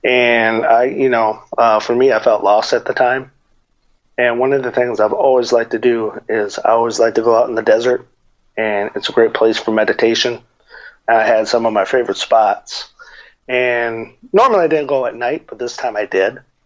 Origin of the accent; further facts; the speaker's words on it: Tucson, Arizona, United States; I remember hearing about it growing up in Tucson.